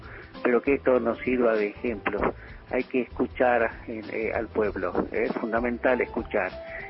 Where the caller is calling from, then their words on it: Núñez, Buenos Aires, Argentina; de Núñez.